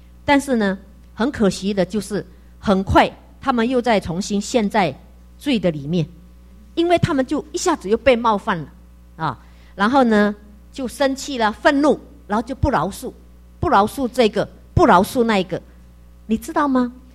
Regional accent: Malaysia; also born or lived in Taiwan; 就回到我在马来西亚嘛哈，我就回到我的家乡

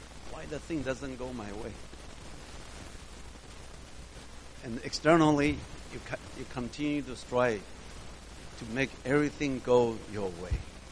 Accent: Taiwan; moved away as an adult; I came from Taiwan. I was born and raised in Taiwan. For my first 25 years, I didn't come here until age 25. So I went through all the educational system in Taiwan.

